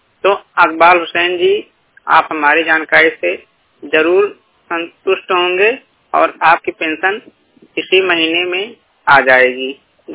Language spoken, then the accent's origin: Hindi; Uttar Pradesh, India; आपके बगल का हूँ मैं, जिला बस्ती का रहने वाला हूँ, UP का हूँ मैं